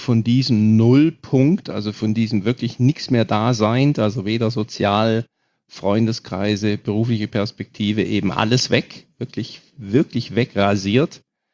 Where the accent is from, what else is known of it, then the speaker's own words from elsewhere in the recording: Germany; ich bin Deutscher